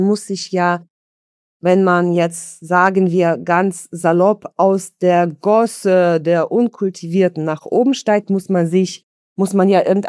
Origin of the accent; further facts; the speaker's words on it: Saint Petersburg, Russia; German is a second language; moved away; Ich bin in St. Petersburg groß geworden. Also ich habe meine Kindheit in St. Petersburg verbracht und ich bin in eine Akademikerfamilie reingeboren